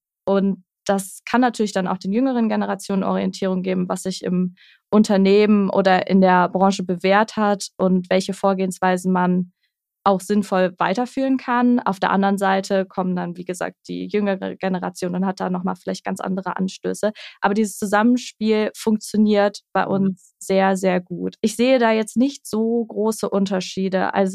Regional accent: Düsseldorf, North Rhine-Westphalia, Germany; now in Cologne, Germany; ich komme gar nicht aus Köln, sondern aus Düsseldorf. Und ich wohne hier zwar schon jetzt ein bisschen länger

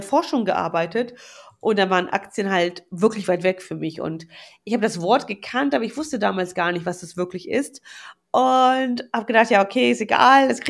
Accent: Wuppertal, North Rhine-Westphalia, Germany; ich bin in Wuppertal aufgewachsen, habe in Düsseldorf studiert

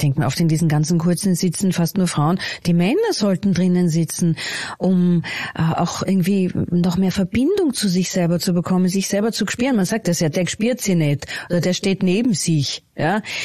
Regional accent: Vienna, Austria; Ich bin in Wien aufgewachsen, also ich bin eine waschechte Wienerin quasi, aber habe eben von beiden Elternteilen Migrationshintergrund.

